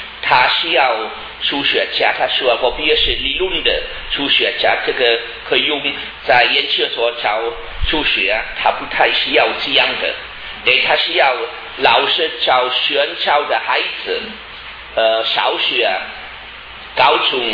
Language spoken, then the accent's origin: Chinese; Germany; born there; Chinese is a second language; 我出生在德国一个很小的城市，大概五千人口，得有城市的权利，是1000多老的城市。